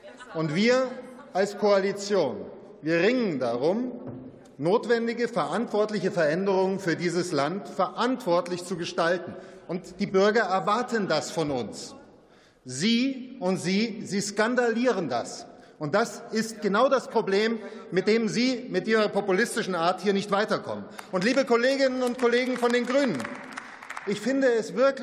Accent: Dresden, Saxony, Germany; meiner Heimatstadt Dresden

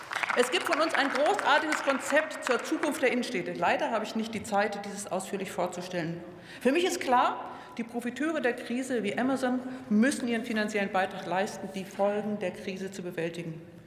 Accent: Frankfurt, Hesse, Germany; Für mich als Frankfurterin

